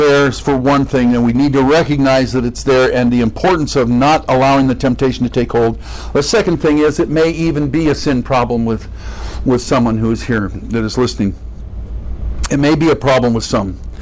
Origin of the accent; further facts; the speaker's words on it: Sacramento, California, United States; But anyway, I grew up in Sacramento.